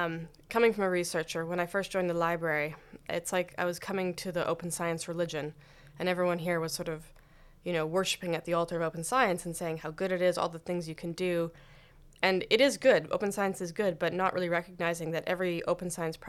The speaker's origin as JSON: {"language": "English", "country": "Canada", "also_born_or_lived": "Germany / South Africa", "moved": "as an adult", "lives_now": "Norway", "said": "I am originally from Canada. I did my PhD in Canada about 15 years ago, I guess now."}